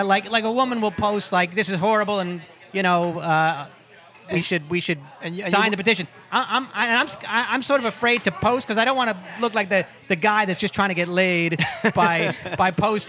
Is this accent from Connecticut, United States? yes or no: yes; Stamford, Connecticut, United States; I'm from Stanford, Connecticut, so don't think